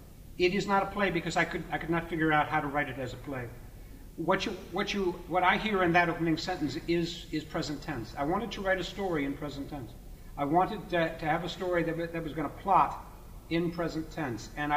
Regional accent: Boston, Massachusetts, United States; I'm from New York, or Boston. I'm from Boston.

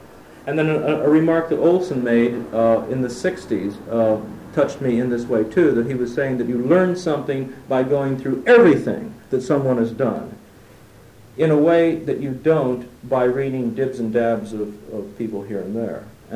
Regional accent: United States; I was saying this as an American for whom, you know, America is the land of freshmen, right?

